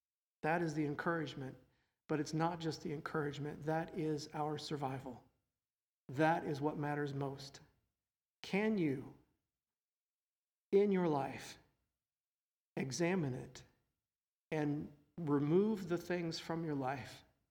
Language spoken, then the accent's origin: English; United States; As an American, I will tell you I've had it really good all my life.